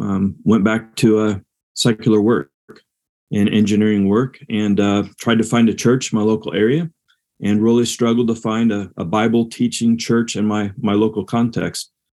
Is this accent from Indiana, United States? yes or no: yes; Peru, Indiana, United States; And so I grew up in Peru.